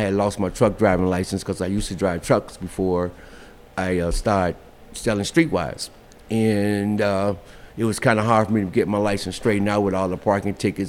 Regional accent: Chicago, Illinois, United States; Born and raised in Chicago. In my younger years, I was on the west side. And I went to Austin High School out there.

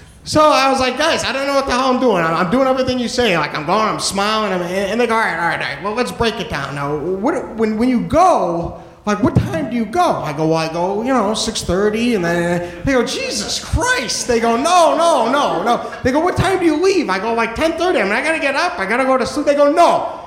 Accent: New Hampshire, United States; I am originally from New Hampshire. First 23 years of my life I spent in New Hampshire.

